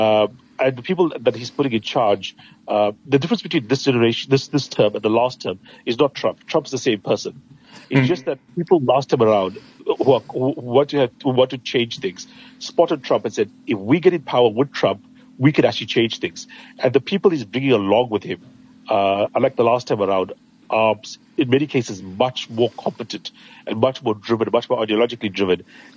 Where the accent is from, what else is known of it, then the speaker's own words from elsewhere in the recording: South Africa; the PEPFAR thing, as a South African, is a disaster for that to have been temporarily even suspended.